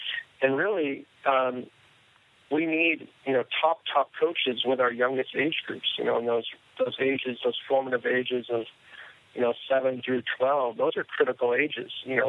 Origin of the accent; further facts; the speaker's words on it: Seattle, Washington, United States; I grew up in Seattle, and you know, we had the Sounders